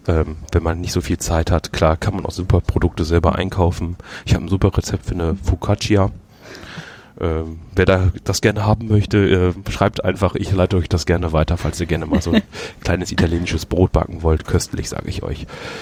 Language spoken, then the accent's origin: German; Düsseldorf, North Rhine-Westphalia, Germany; born there; Ja, ich bin ja gebürtiger Düsseldorfer.